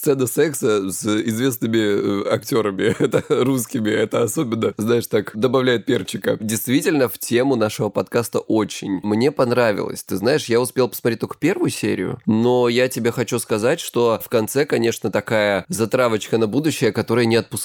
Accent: Krasnodar Krai, Russia; мне 37 лет, я психолог, я мужик, я лысый и я с Кубани.

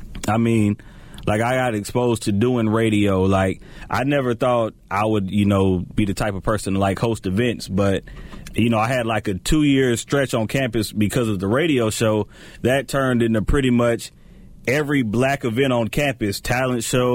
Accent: Anderson, South Carolina, United States; I'm from Anderson, which is a small town, but I went to school in Anderson County in a little town called Iva.

